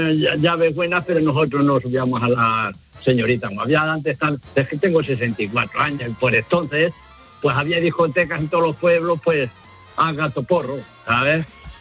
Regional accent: Tomelloso, Castilla-La Mancha, Spain; soy de Tomelloso

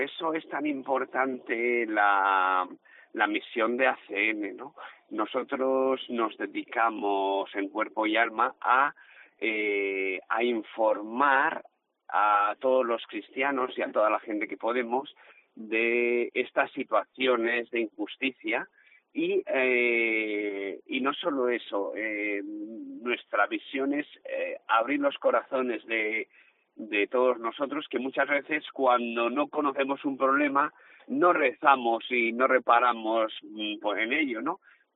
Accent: Madrid, Community of Madrid, Spain; moved away; yo soy un madrileño que mañana voy a hacer 20 años en Galicia.

